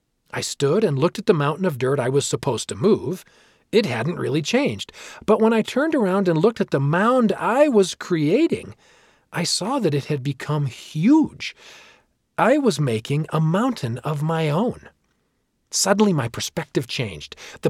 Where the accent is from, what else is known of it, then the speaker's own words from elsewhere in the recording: Orem, Utah, United States; When I was 13 years old and growing up in Orem, Utah, USA, my great-uncle Ash called and said he had a summer job for me.